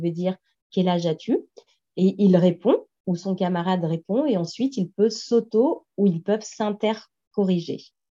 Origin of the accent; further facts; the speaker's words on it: France; comme j'ai grandi en France